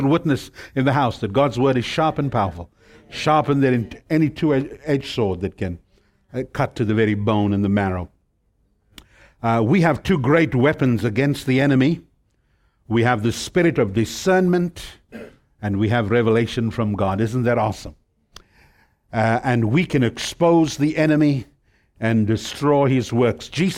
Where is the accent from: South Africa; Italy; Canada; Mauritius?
South Africa; accent: British twang; now in United States; I come from South Africa. So if I talk with the British twang, I grew up in the most British of places in South Africa. I'm Asian Indian by background.